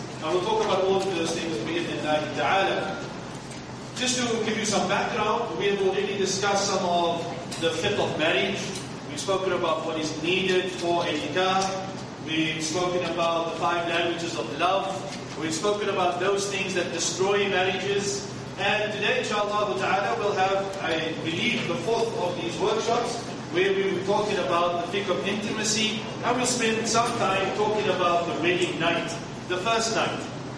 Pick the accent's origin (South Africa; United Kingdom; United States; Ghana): South Africa; Cape Town, Western Cape; Cape Town, South Africa, my hometown.